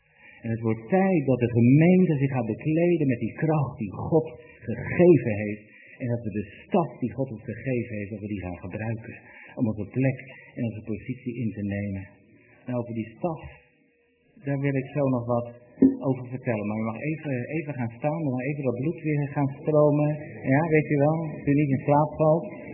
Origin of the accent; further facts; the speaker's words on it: Netherlands; En als Nederlanders zijn we heel erg individualistisch.